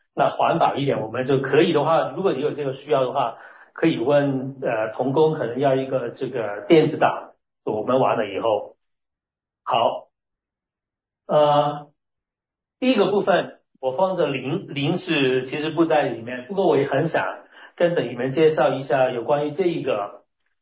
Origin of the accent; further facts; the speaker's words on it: Hong Kong; also born or lived in Toronto, Canada / Hamilton, Canada; 我是来自香港，香港的，我在香港长大成长，然后读书，但是我跟多伦多也有一些关系的，我在多伦多生活了不够一年的时间，在我没有进入大学的前面呢，我的高中在 Hamilton。